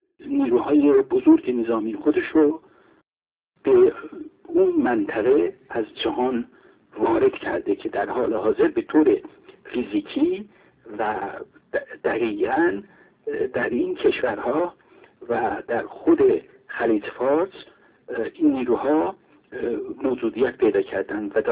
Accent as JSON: {"language": "Persian", "country": "Iran", "said": "منم فکر میکنم به عنوان یک ایرانی که علاقه دارم به جغرافیای سیاسی ایران نگاه میکنم،"}